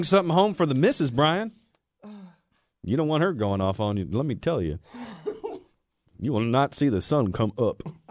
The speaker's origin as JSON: {"language": "English", "country": "United States", "said": "But I'm American. I like to be first. I like to win."}